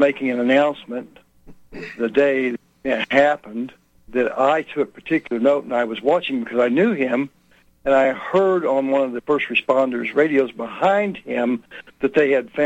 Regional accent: Oklahoma City, Oklahoma, United States; You know, I am actually from Oklahoma City

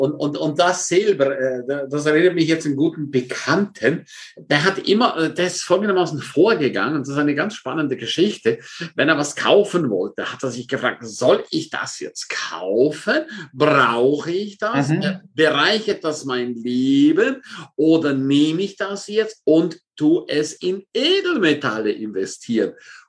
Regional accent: Switzerland; Ich meine, wir sind ja beide Schweizer.

